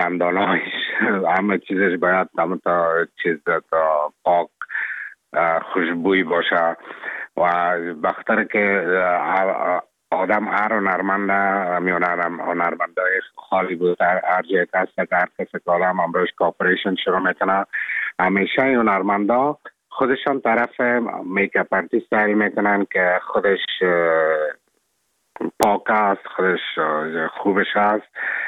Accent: Afghanistan; now in Czech Republic; من افغان هستم، از افغانستان هستم

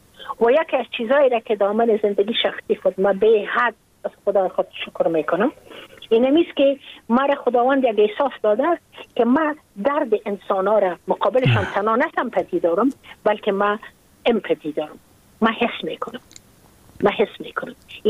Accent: Afghanistan; من اید افغان استم، من مربوط افغانستان استم، من مربوط نیم سرزمین نازمین استم.

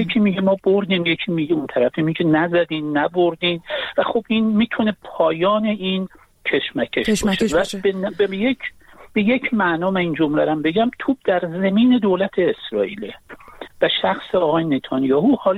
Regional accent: Iran; من به عنوان یک ایرانی

